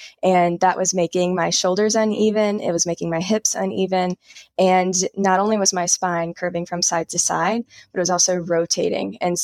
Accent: South Carolina, United States; now in Asheville, United States; So I'm a Southern girl as well. I grew up in South Carolina and I moved to North Carolina.

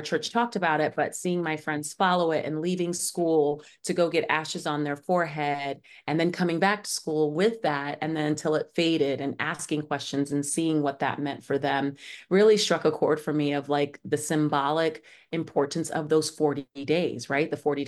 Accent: Lorain, Ohio, United States; A lot of my friends growing up in Lorain, Ohio were Catholic.

